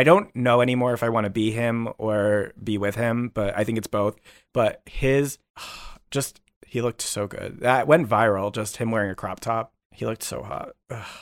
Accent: United States; I am American.

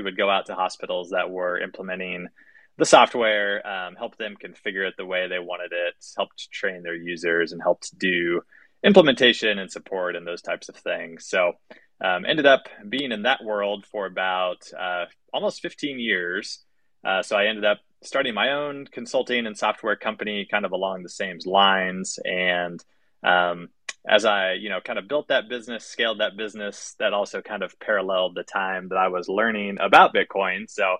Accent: Kansas City, Missouri, United States; So I grew up here in Kansas City. One of the biggest employers here in town is a software company called Cerner.

